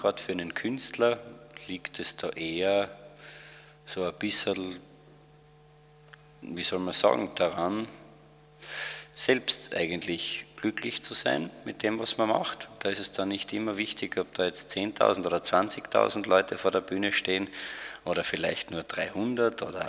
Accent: Austria; gerade als Österreicher auch noch im Dialekt

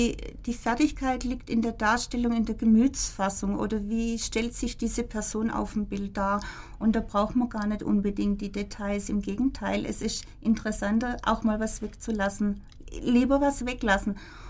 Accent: Spielberg, Baden-Württemberg, Germany; born there; ich komme aus, ich bin geboren in Spielberg, ich mag das Kirbachtal

